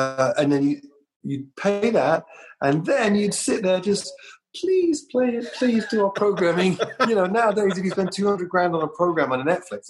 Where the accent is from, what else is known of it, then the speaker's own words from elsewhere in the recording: London, United Kingdom; I came from London.